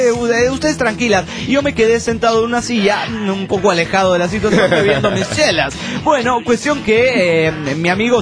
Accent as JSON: {"language": "Spanish", "town": "Rosarito", "region": "Baja California", "country": "Mexico", "said": "de Rosarito, Baja California, México."}